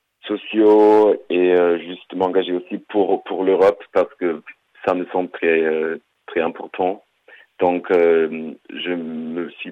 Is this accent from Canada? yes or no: no; Dresden, Saxony, Germany; French is a second language; moved away as an adult; now in France; j'ai 20 ans. Je viens de Dresde, en Allemagne